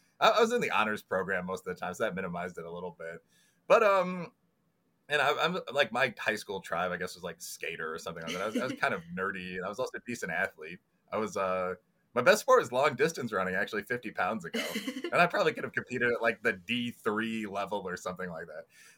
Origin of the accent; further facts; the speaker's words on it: Chicago, Illinois, United States; So I lived in Chicago. I'm originally from Chicago itself. Like, I lived on the south side.